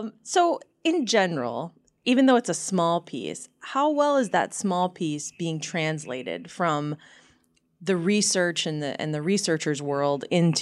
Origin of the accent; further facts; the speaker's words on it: Maine, United States; So I'm from Maine, which is one of the worst states for Lyme disease, right?